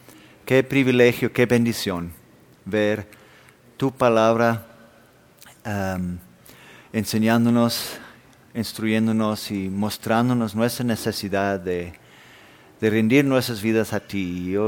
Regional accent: Denmark; first language Danish; Spanish is a second language; en mi país, en Dinamarca, a veces están hablando y de repente dicen, ah, mañana

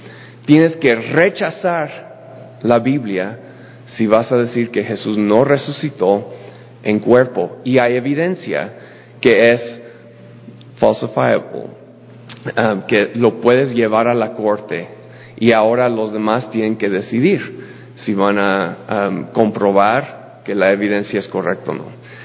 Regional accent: United States; Spanish is a second language; Y yo, como buen gringo, lo transliteré a español sin checar si era la misma cosa.

